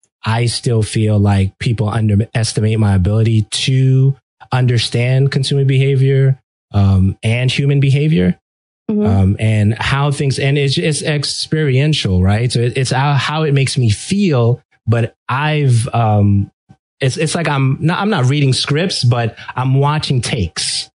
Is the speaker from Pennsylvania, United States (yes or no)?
no; Brooklyn, New York, United States; born there; English is a second language; So once I felt very comfortable, you know, with English, even though I was born in Brooklyn, New York, right? So I was born here, but I had trouble there.